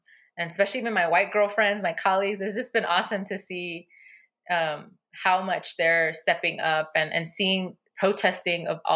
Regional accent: Inglewood, California, United States; I was raised in Inglewood, and during the 92 uprisings, a lot of people call it the LA riots

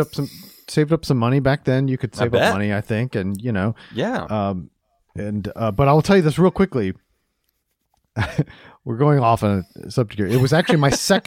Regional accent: Toledo, Ohio, United States; growing up in Toledo, it was definitely a treat.

